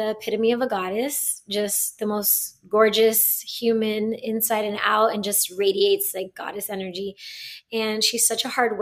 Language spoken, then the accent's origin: English; Miami, Florida, United States; Also in my hometown, Miami.